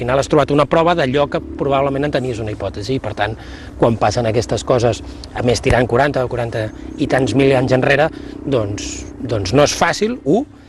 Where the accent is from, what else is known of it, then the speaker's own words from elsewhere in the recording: Catalonia, Spain; Res sorprenent pels que som del Penedès, perquè tots en el nostre entorn hi tenim una barraca de pedra seca